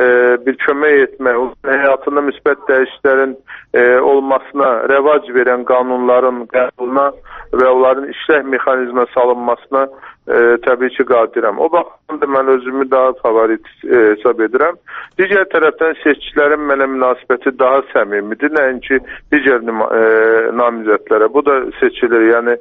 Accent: Shaki, Azerbaijan; born there; Mən 115 saylı Şəki kənd ikinci seçki dairəsindən namizədliyimi irəli sürmüşəm. Bu dairəyə mənim doğulduğum kənd daxildir

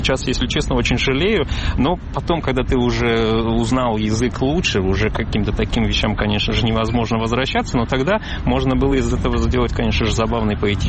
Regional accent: Uzbekistan; moved away; у меня это была не первая эмиграция, я из Узбекистана тоже уезжал

